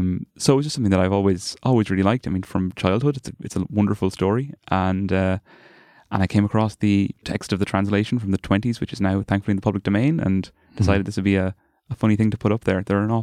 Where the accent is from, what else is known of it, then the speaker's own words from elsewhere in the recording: Carlow, Leinster, Ireland; now in Dublin, Ireland; I'm from Carlo originally and went to there's a big Gaelic school and a big Gaelic college in Carlo, and I think a pretty strong Irish language scene there.